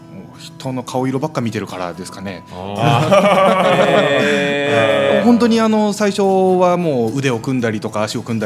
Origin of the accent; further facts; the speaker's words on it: Kagoshima, Japan; 鹿児島です。